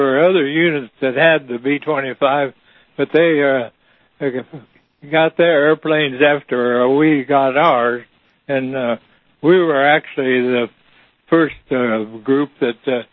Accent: Missouri, United States; I'm from Missouri.

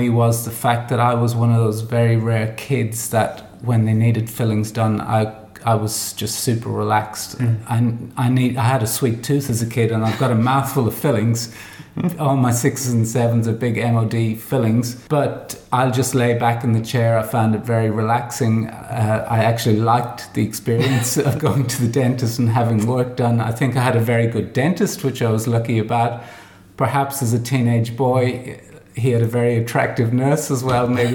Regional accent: Dundalk, Leinster, Ireland; I'm from a small town called Dundalk in Ireland, which is smack bang right in between Dublin and Belfast, about 80 k's north is Belfast, 80 k's south is Dublin. So Dundalk is on the border between the Republic and Northern Ireland.

